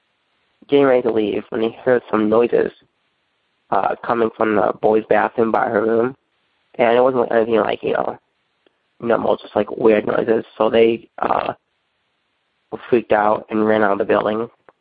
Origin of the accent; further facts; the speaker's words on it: Minooka, Illinois, United States; I'm from Minooka, Illinois.